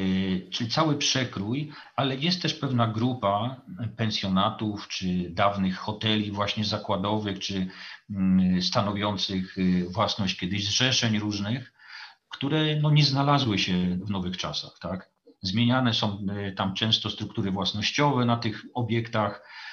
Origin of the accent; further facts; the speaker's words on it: Ustroń, Silesian Voivodeship, Poland; ja mieszkam od urodzenia w tym mieście, oczywiście z pewnymi okresami na studia albo gdzieś na jakąś krótką pracę poza jakby Ustroniem.